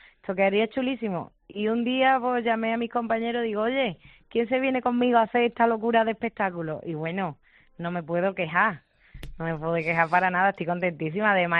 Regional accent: Almonte, Andalusia, Spain; fue un poco porque soy de un pueblo de Huelva, soy de Almonte.

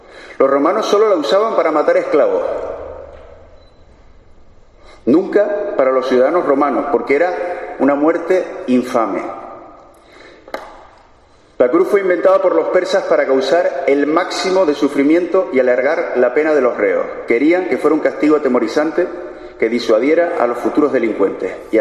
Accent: Los Silos, Canary Islands, Spain; los refugiados bosnios que acogió mi pueblo allá por los años 90, mi pueblo natal, Los Silos.

